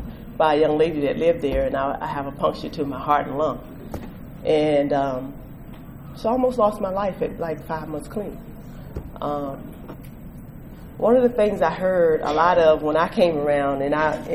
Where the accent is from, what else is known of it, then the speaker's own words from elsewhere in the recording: Alexandria, Virginia, United States; also born or lived in Washington, D.C.; I went back home. I'm from Alexandria, Virginia. So, and even though I lived in D.C., you know, it's nothing like home.